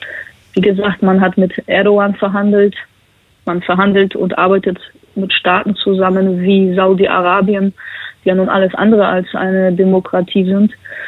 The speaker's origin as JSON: {"language": "German", "country": "Poland", "said": "Sowas kenne ich nicht normalerweise. Ich komme ja aus Polen."}